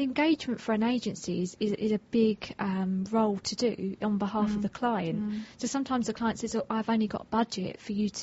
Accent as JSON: {"language": "English", "town": "Rochester", "region": "South East England", "country": "United Kingdom", "tie": "born or raised there", "said": "I'm from Kent, born and bred, in a lovely town called Rochester."}